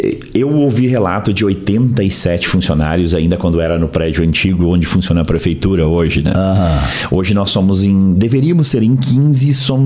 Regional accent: Laranjeiras do Sul, Paraná, Brazil; Eu sou paranaense, de Laranjeiras do Sul, no Paraná.

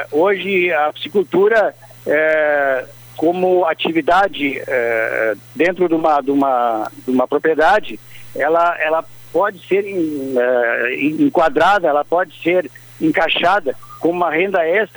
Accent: São Lourenço do Sul, Rio Grande do Sul, Brazil; É com uma certa emoção que eu retorno à minha terra natal

